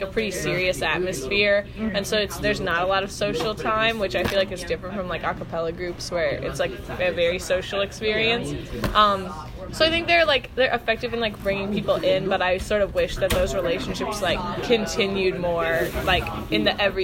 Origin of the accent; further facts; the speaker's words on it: Virginia, United States; I'm from Virginia, like Northern Virginia near D.C.